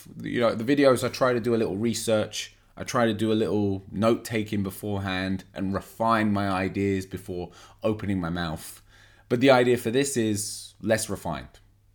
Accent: England, United Kingdom; I'm from England. … It's a Turkish name

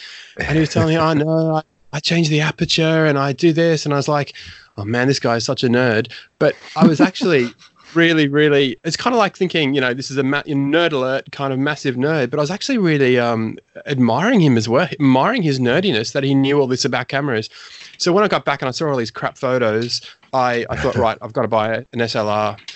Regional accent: Brisbane, Queensland, Australia; So when I was growing up, I was born in Brisbane, and I grew up, you know, I was born in the 70s, but I grew up in the 80s.

